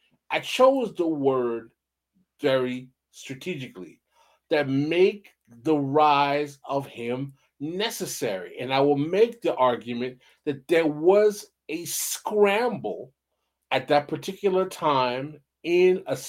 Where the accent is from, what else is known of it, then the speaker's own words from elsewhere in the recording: New York, United States; Oh, no, I would never say that. I'm from New York.